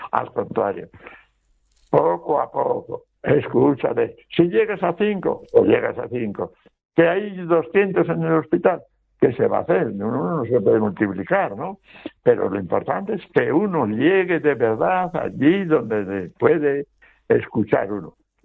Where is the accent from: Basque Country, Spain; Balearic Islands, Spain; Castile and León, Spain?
Castile and León, Spain; Villalbilla de Burgos; A un joven de mi pueblo, ¿no? Por ejemplo, de Villalbilla de Burgos, junto a Burgos.